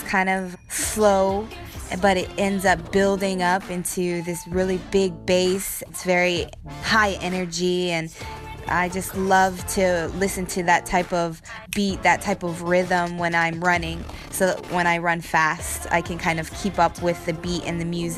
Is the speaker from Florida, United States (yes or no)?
yes; Miami, Florida, United States; I have the honor to represent Team USA and USAT as in USA Taekwondo, and I am from Miami, Florida.